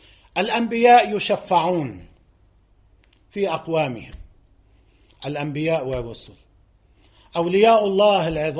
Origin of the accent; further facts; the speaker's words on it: Lebanon; نحن كلبنانيين كشعب لبناني بالدرجة الأولى